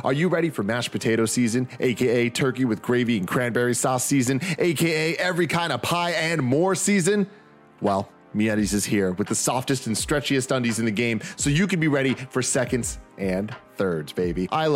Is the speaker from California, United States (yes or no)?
yes; San Francisco, California, United States; I grew up in San Francisco. There's fucking pigeons and shit everywhere.